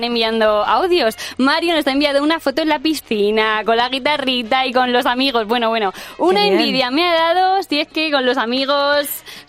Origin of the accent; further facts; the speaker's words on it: Region of Murcia, Spain; ¿Os acordáis que hemos hablado antes de Murcia, de mi tierra?